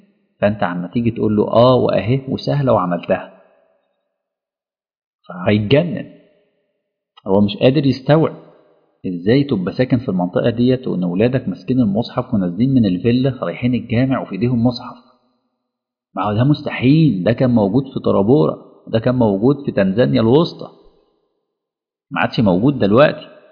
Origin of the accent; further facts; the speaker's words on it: Alexandria, Alexandria Governorate, Egypt; في أولاد كتير جدا مثلا في مدينتي في الأسكندرية